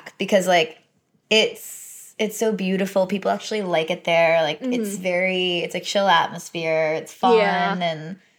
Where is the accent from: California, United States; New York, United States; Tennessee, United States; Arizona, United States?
California, United States; I mean, I'm from California.